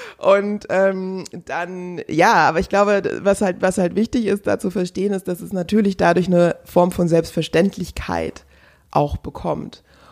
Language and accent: German; Hesse, Germany; also ich bin im Frankfurter Umland groß geworden